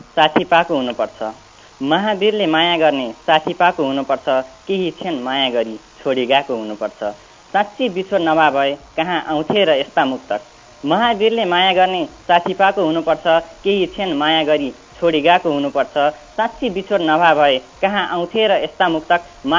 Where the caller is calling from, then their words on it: Tulsipur, Lumbini Province, Nepal; हजुर, दाङ तुलसीपुरबाट